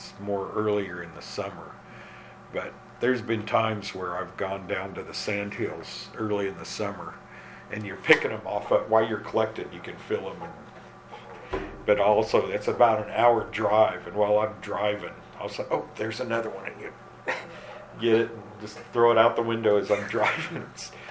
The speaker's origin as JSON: {"language": "English", "region": "Indiana", "country": "United States", "tie": "born or raised there", "said": "We had lots of problems with them where I grew up in Indiana."}